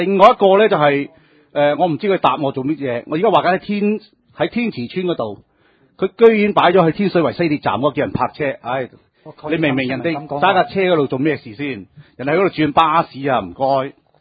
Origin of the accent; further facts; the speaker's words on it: Yuen Long, New Territories, Hong Kong; 我在元朗土生土长。